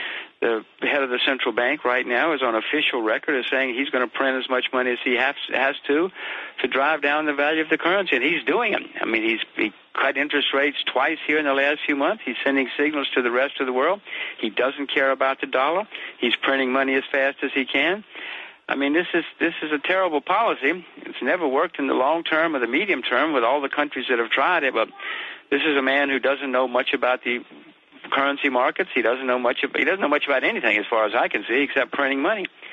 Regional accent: United States; It grieves me to say this since I'm an American, you know, and we're all Americans, my daughter, my wife, everybody.

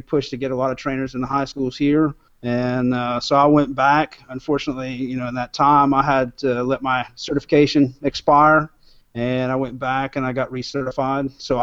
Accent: Arizona, United States; But growing up in Arizona, it was a pretty big high school.

